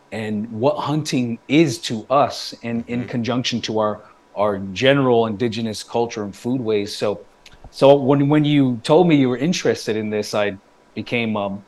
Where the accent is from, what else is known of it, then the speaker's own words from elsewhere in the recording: Salt River, Arizona, United States; so I grew up on the Anakamir to Autham community, the Salt River. Our government name is Salt River Pima Maricopa Indian Community